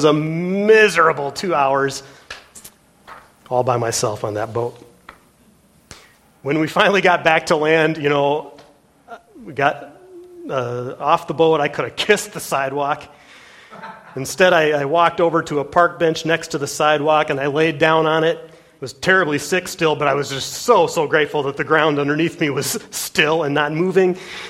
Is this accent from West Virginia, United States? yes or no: no; Minnesota, United States; And maybe it's just because we're from Minnesota.